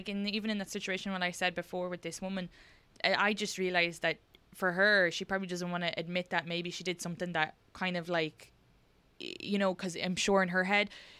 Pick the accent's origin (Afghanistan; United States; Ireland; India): Ireland; because we're from Ireland, I don't think that's never part of the dialect